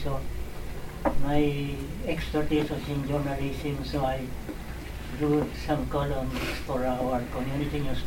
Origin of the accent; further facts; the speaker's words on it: Manila, Metro Manila, Philippines; born there; And I was born in Manila.